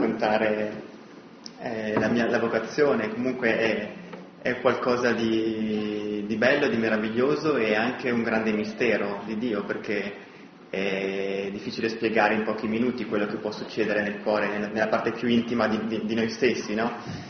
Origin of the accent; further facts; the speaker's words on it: Milan, Lombardy, Italy; Sono milanese, sono cresciuto a Milano, fino ai 32 anni ho sempre vissuto a Milano